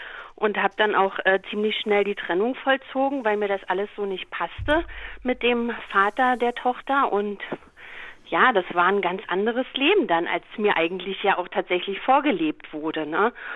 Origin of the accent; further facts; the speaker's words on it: East Germany, Germany; Also ich bin 46 Jahre oder werde es und ich bin in der DDR groß geworden, also dort sozusagen 16 Jahre sozialisiert.